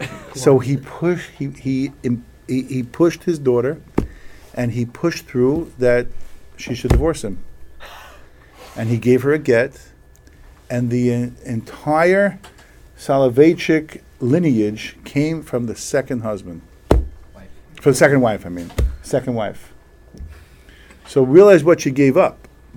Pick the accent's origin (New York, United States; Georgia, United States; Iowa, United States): New York, United States; New York City; I grew up in Borough Park, and the shul I was in said every Yotzeris.